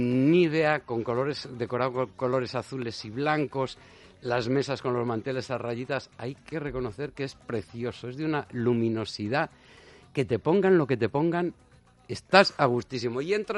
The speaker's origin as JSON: {"language": "Spanish", "region": "Castile and León", "country": "Spain", "said": "no es porque tire por mi tierra, pero por lo que comentaban los expertos en su momento, esa harina está hecha en un molino de piedra zamorano"}